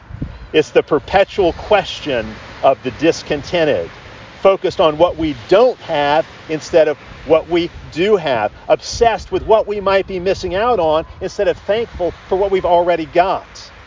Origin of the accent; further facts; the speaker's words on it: Chicago, Illinois, United States; I grew up in Chicago, and I grew up watching Michael Jordan play basketball for the Chicago Bulls.